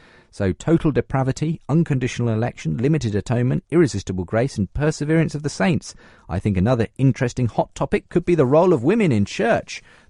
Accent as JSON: {"language": "English", "region": "Oklahoma", "country": "United States", "lives_now": "United Kingdom", "said": "Not only am I a Lutheran pastor, I'm from Oklahoma in the United States, so I could also offer that perspective as well."}